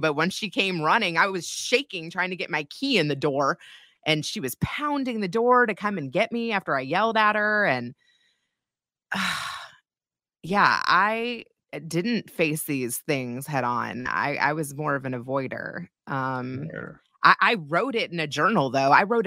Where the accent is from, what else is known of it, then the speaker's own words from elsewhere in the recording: Kentucky, United States; I'm a Jew from Kentucky, or that I'm the only Jew at the Passover retreat from Kentucky